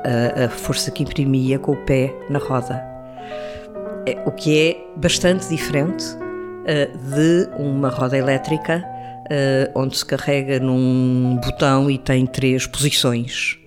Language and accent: Portuguese; Lisbon, Portugal; Nasci em Lisboa e cresci em Lisboa. Sou alfacinha de Gema.